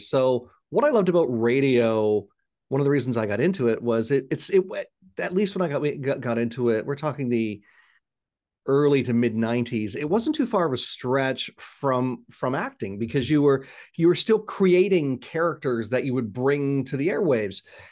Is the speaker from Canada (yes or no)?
yes; Ontario, Canada; As you mentioned, I'm born and raised in Ontario, Canada.